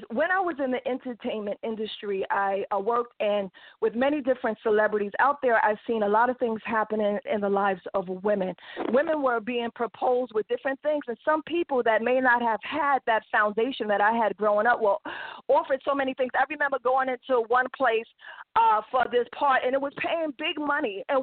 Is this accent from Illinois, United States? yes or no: no; Bronx, New York, United States; born there; I was born in the Bronx, New York.